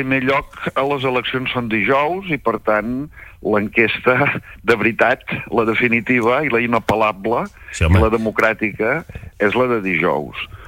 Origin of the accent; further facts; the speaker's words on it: L'Escala, Catalonia, Spain; jo sóc de l'Escala